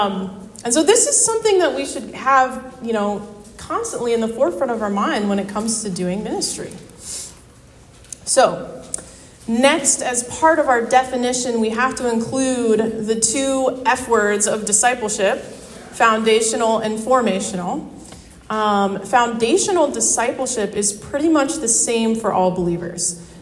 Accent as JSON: {"language": "English", "town": "Columbus", "region": "Ohio", "country": "United States", "tie": "born or raised there", "said": "I am a church kid, born and raised in Columbus, Ohio."}